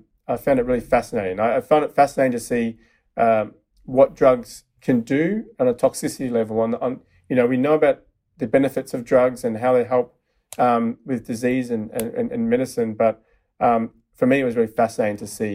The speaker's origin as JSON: {"language": "English", "town": "Melbourne", "region": "Victoria", "country": "Australia", "lives_now": "San Francisco, United States", "said": "From Melbourne, Australia. Well, San Francisco."}